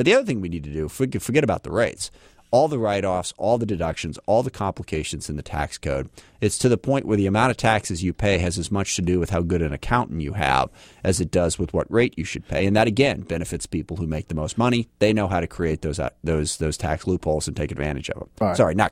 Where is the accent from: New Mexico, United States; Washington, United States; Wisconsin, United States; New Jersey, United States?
Washington, United States; SeaTac; I grew up in SeaTac. I grew up in South King County, which is the most diverse area in the state right there.